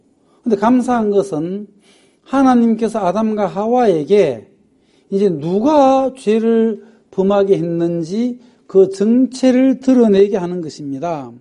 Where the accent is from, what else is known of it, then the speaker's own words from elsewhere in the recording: Geochang, South Gyeongsang, South Korea; born there; 저는 그 아주 두메 산골 예, 경남 거창에서 태어났는데요.